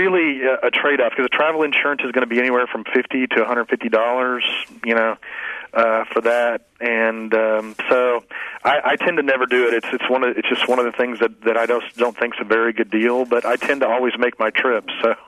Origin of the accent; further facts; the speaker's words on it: Dallas, Texas, United States; You'll have to remember I'm from Dallas.